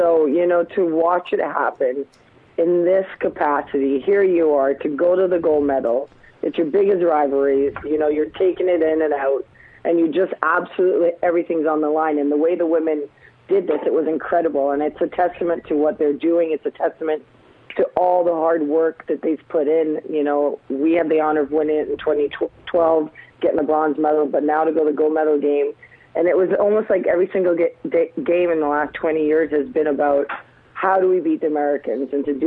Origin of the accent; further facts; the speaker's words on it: Canada; I'm just a fan and I'm Canadian.